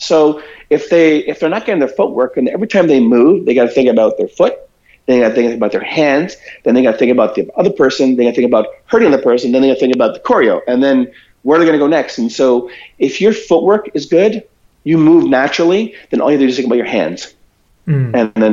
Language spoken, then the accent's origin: English; Toronto, Ontario, Canada; I was born in Toronto, and I grew up in Toronto mainly.